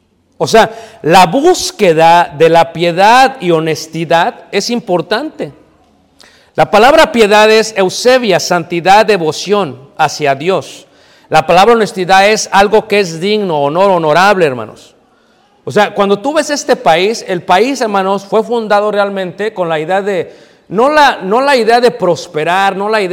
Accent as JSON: {"language": "Spanish", "country": "United States", "said": "Pero como estadounidense tienes que sacar el pasaporte, hermanos."}